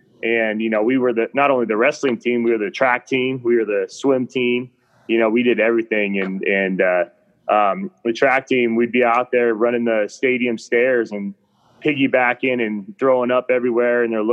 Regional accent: Reno, Nevada, United States; You know, I grew up in Reno, Nevada, kind of in the mountains.

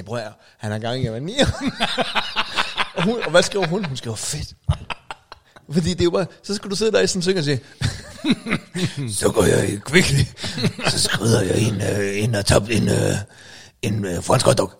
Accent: Aalborg, North Denmark Region, Denmark; fordi jeg er fra Aalborg

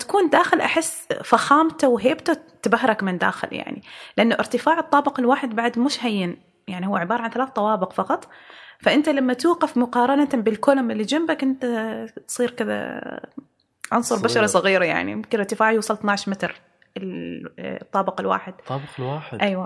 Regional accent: Oman; يعني إحنا عندنا في عمان قلاع وحصون وغيرها

